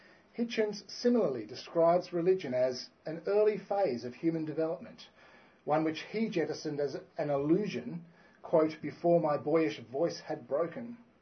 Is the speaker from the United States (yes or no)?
no; Australia; I speak to you tonight as an Australian